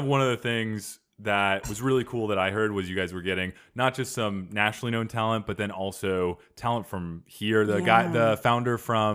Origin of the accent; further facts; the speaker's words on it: Cottonwood, Arizona, United States; also born or lived in Phoenix; I'm originally from here as well, second generation. I was born in Phoenix, but I grew up in Cottonwood, Arizona. Yeah, on a farm.